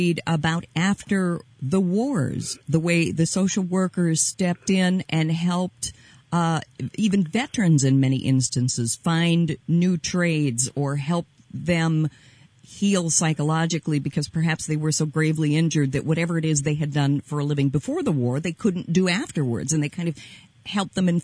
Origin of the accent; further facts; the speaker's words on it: Rochester, New York, United States; of course, we grew up in Rochester in the 70s